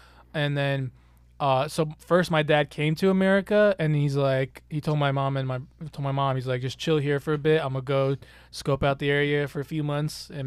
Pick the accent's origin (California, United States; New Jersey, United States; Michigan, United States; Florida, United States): New Jersey, United States; born there; and then my mom was pregnant with me, and then I was born in New Jersey.